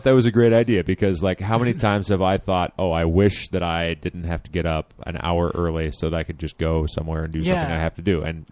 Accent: Michigan, United States; I'm from Michigan.

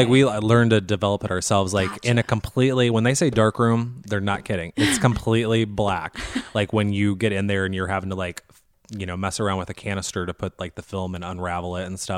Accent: Fort Wayne, Indiana, United States; moved away as an adult; now in Indianapolis, United States; I was happily a server for 12 years in Fort Wayne. I'm originally from Fort Wayne and stuff.

